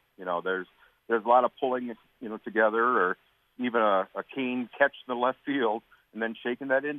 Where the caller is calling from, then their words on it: Wisconsin Rapids, Wisconsin, United States; You know, again, I'm calling from Wisconsin Rapids.